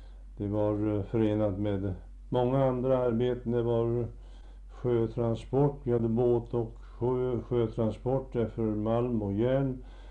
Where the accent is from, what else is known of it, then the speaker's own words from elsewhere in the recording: Hällefors, Örebro County, Sweden; Själv växte jag upp på Hällefors och arbetade där i smedjan som liten pojke